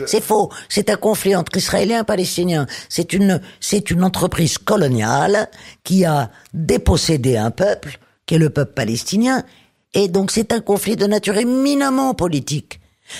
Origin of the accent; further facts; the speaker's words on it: Tunisia; born there; je suis né en Tunisie, avec une généalogie tunisienne, tout de même, baignant dans cette société, dont malgré tous les aléas de l'histoire, dans laquelle je continue à vivre la moitié de l'année, en gros... Eh bien, je me considère effectivement comme juive arabe.